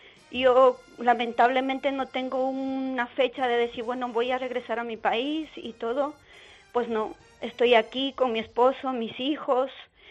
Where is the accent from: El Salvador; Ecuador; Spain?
Ecuador; a mí me duele mucho por esa parte, siendo ecuatoriana